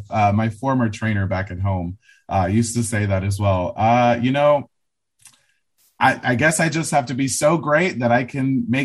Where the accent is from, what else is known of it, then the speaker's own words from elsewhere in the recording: Los Angeles, California, United States; I think just being from growing up in Los Angeles and being from the suburbs and watching the LA lifestyle and seeing how fast LA moves